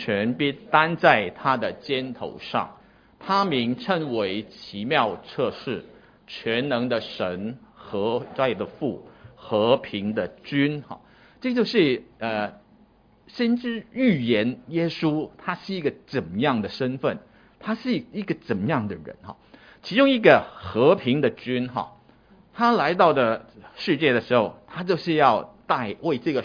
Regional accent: Taiwan; 吃饭了没有哈，我们台湾话叫吃饱没，这是你吃饱了没有哈

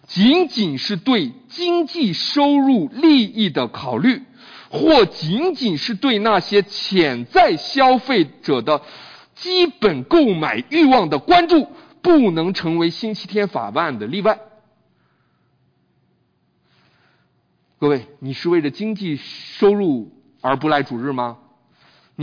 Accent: China; now in United States; 我们从中国来到美国，从美国来到中国

